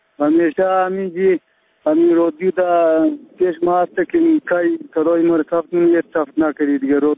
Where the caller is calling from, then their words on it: Alaudin, Samangan, Afghanistan; از ولایت سمنگان و لطولی ریداب قریه علاودین میباشم.